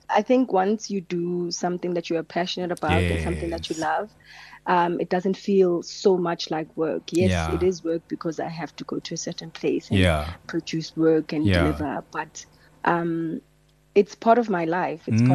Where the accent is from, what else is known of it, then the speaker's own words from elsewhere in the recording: Boksburg, Gauteng, South Africa; also born or lived in Soweto; I lived there for a couple of years, and then when it was time for grade one, I moved to Boksburg.